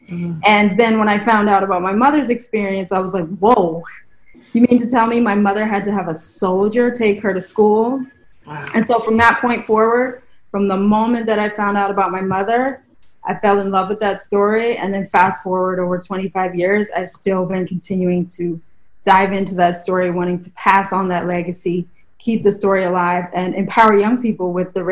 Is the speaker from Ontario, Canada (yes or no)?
yes; Ontario, Canada; I was born and raised in Northern Ontario, Canada, and I'm like one of six kids. We lived on a farm.